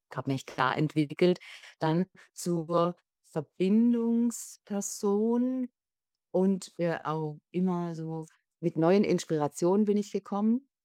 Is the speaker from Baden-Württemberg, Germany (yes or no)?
yes; Baden-Württemberg, Germany; Ich komme aus dem Schwarzwald, also ich bin ein Mittelkind, will ich mal sagen, von 6 Kindern.